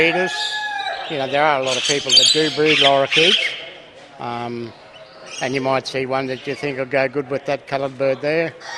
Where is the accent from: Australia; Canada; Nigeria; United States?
Australia; Charters Towers, Queensland; from Charters Towers. I'm a bird breeder.